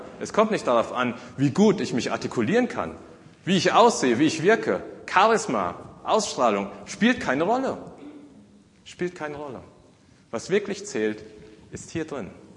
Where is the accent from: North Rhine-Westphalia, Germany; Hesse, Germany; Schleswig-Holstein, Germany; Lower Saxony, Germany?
Hesse, Germany; Griesheim; ich komme eben weit, weit weg, aus einer weit, weit entfernten Zivilisation. Ich komme aus Griesheim.